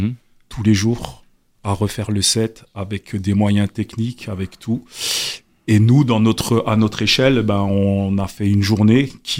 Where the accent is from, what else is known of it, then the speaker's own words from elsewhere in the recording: Cape Verde; Donc je suis originaire des îles du Cap-Vert.